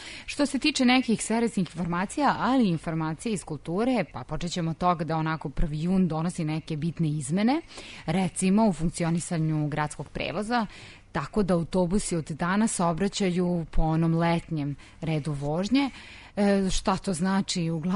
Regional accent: Novi Sad, Vojvodina, Serbia; Turistima koji nameravaju da dođu kod nas u Novi Sad tokom leta

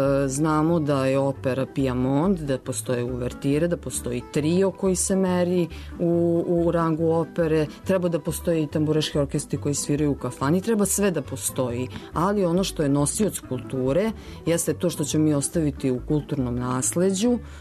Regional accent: Vojvodina, Serbia; Ja sam Srpkinja iz Vojvodine, sviram srpsku muziku iz Vojvodine i Vojvođanka sam

